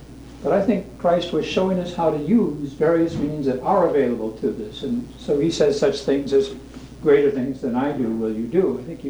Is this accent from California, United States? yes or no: no; Portland, Oregon, United States; from Portland, Oregon, and I work as a counselor.